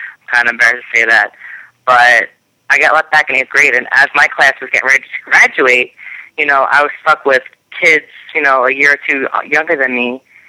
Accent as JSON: {"language": "English", "town": "Brooklyn", "region": "New York", "country": "United States", "tie": "born or raised there", "said": "I found Johnny Rod's school in Brooklyn, New York, which is my hometown, close to me."}